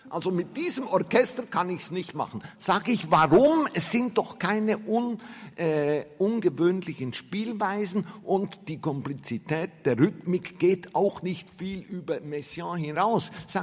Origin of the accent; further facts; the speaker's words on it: Salzburg, Austria; also ich komme aus Salzburg